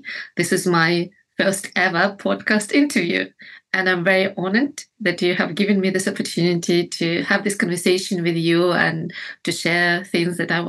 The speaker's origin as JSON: {"language": "English", "country": "Kazakhstan", "moved": "yes", "lives_now": "London, United Kingdom", "said": "Originally I'm from Kazakhstan, and I have been living in London since 2006."}